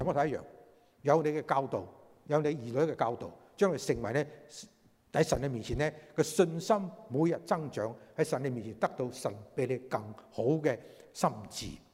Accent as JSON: {"language": "Cantonese", "country": "China", "said": "我哋中國人咧好中意講忠孝"}